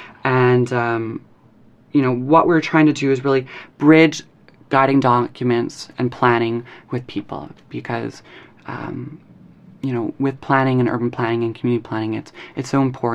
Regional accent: Winnipeg, Manitoba, Canada; In my hometown of Winnipeg in central Canada, it was like -40 the other day.

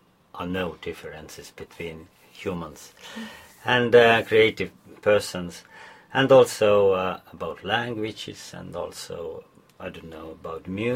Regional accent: Estonia; and I'm from Estonia, and here in Orville there are a lot of different nationalities

